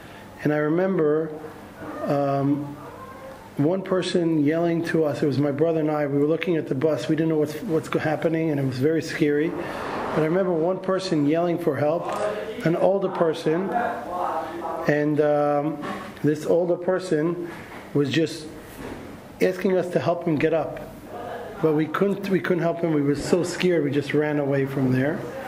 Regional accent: Jerusalem, Jerusalem District, Israel; When I was a kid, I grew up in Jerusalem. I was born and raised here. And when I was about 6 years old, I grew up in Beit Vegan

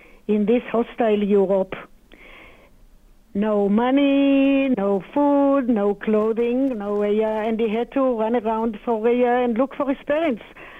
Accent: Jerusalem, Jerusalem District, Israel; I am eighth generation from Jerusalem, from Jerusalem. Coming from a family of rabbis and musicians. My father actually was a teacher of cantors in Israel

